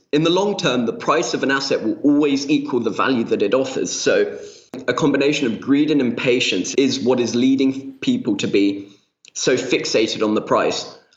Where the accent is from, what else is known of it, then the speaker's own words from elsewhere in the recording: United Kingdom; accent: British; I just went to an international school. Hence why I've managed to keep my British accent. And then for university, I went back to university in England, which was absolutely fantastic.